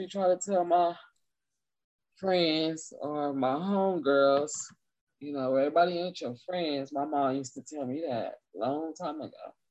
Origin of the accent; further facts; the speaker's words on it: Compton, California, United States; I think it molded me in the right direction